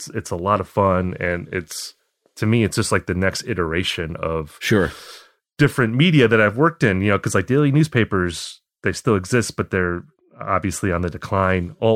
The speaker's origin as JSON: {"language": "English", "town": "Appleton", "region": "Wisconsin", "country": "United States", "tie": "born or raised there", "said": "No, I'm from Wisconsin originally. Okay. I grew up in a town called Appleton, which is not far from Green Bay. It's about a half hour south of Green Bay."}